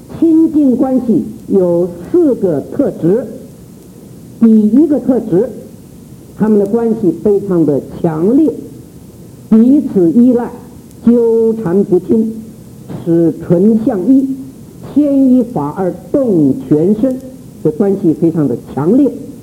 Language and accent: Chinese; China; 我们中国人现代人最有兴趣的就是清朝的历史